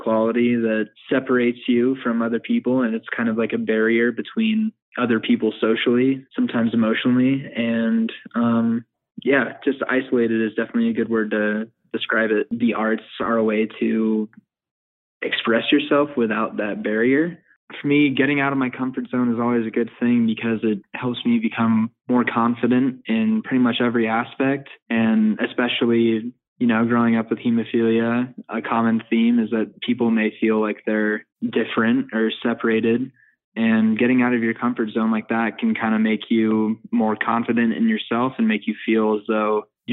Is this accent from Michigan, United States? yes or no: no; Arvada, Colorado, United States; I'm from Arvada, Colorado.